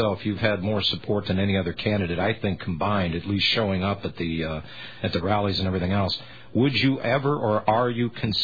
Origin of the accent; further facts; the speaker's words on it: Greensburg, Pennsylvania, United States; born there; That's the place I was born. I was born in Greensburg, Pennsylvania.